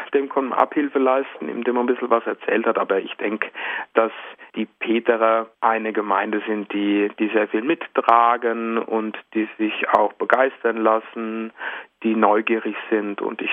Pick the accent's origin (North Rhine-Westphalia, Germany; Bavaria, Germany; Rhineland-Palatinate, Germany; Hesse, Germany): Bavaria, Germany; Aschaffenburg; Also ich habe mittlere Reife gemacht in Aschaffenburg, wo ich herkomme, und bin dann nach Bamberg gegangen.